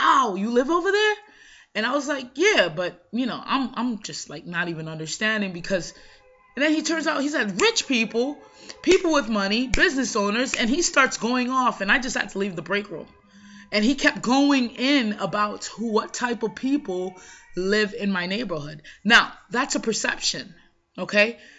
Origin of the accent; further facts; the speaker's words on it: Jamaica; And I'm Jamaican, so there's this way that Jamaicans make porridge, and we love our porridge.